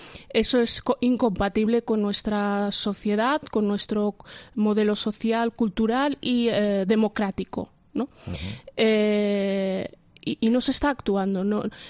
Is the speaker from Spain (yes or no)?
yes; Spain; como yo, somos muchos los españoles que somos un elemento positivo y de fuerza de nuestro país